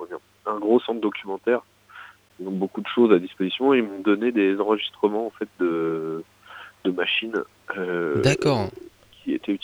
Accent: Hauts-de-France, France; ma région d'origine, où je suis né, qui est le bassin minier du Nord-Pas-de-Calais, ce qui n'est pas forcément un endroit très funky, mais qui a une histoire plutôt forte, en fait, une histoire industrielle assez importante.

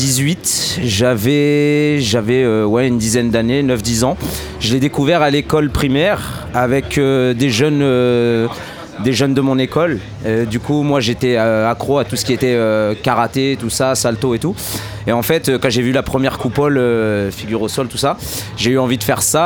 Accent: Orléans, Centre-Val de Loire, France; On vient d'Orléans dans le 45

